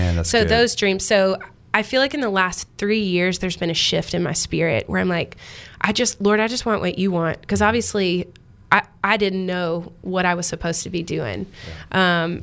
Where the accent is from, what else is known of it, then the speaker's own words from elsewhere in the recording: Mississippi, United States; I'm originally from Mississippi, small town girl. My grandparents had a farm in South Mississippi. I was raised hunting and fishing on the land.